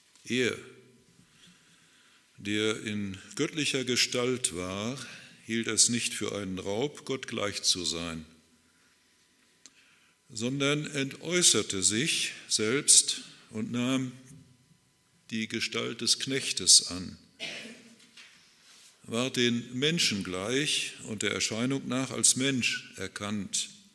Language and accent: German; Kirchhundem, North Rhine-Westphalia, Germany; also born or lived in Schleswig-Holstein; Meine Eltern kamen aus Ostpreußen, sind dann in den 50er Jahren umgesiedelt ins Sauerland und bin aufgewachsen in Brachthausen, Kirchhundem. Da haben wir gewohnt, in Altenhundem habe ich Abitur gemacht, Lennestadt.